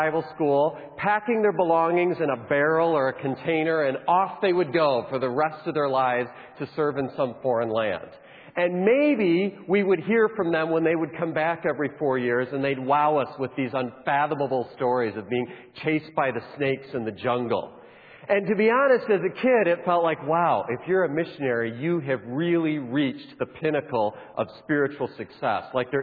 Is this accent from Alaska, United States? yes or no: no; Grand Rapids, Michigan, United States; I come from Grand Rapids, Michigan, where I teach missions at Grand Rapids Theological Seminary